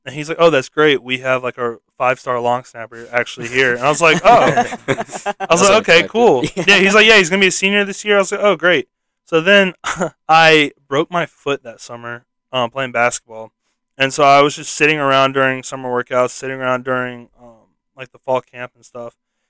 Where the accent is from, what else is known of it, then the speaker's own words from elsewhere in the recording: Alpharetta, Georgia, United States; It's in Roswell, Georgia. And I'm from Alpharetta.